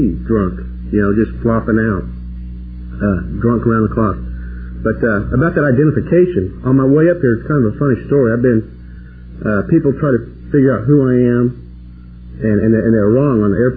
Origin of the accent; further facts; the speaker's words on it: Oklahoma, United States; I told this person that I'm a heterosexual from Oklahoma, and I'm going to go on down the road.